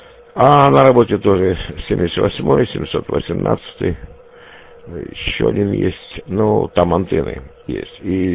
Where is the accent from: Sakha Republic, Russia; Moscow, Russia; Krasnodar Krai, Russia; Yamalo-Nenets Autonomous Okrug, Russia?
Krasnodar Krai, Russia; Gulkevichi; Ну, у меня Майкоп рядом, Кубань, значит, село Маковское, Гулькевичи, это родное село.